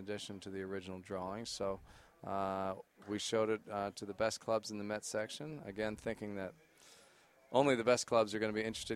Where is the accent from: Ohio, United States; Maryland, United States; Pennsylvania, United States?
Pennsylvania, United States; Philadelphia; I'm actually from Philadelphia.